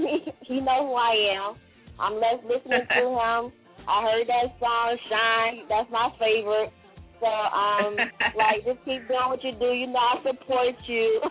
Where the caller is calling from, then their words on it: Columbia, South Carolina, United States; I'm calling from Columbia.